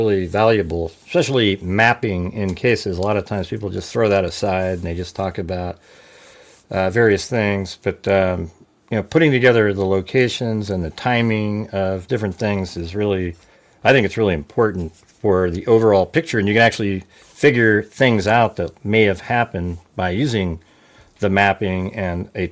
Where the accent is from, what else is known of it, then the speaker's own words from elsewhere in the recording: Los Angeles, California, United States; born there; Well, my dad was, I think he was born in Ohio, my biological father. I was born in Los Angeles.